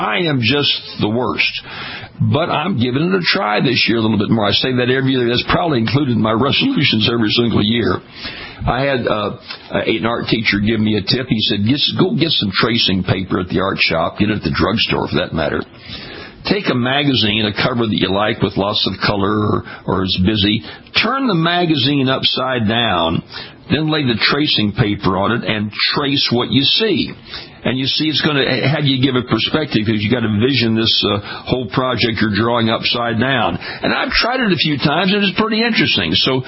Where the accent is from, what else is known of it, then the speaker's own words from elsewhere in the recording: Scotland, United Kingdom; It's an old Scottish tune, by the way. I know that because I'm Scottish.